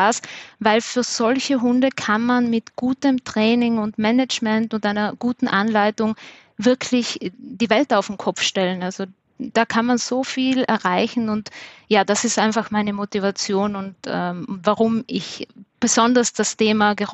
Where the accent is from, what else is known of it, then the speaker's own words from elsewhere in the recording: Trentino-Alto Adige, Italy; now in Vienna, Austria; ich komme ursprünglich aus Südtirol und lebe in Wien, deshalb ist mein Dialekt auch ein bisschen so ein Mischmasch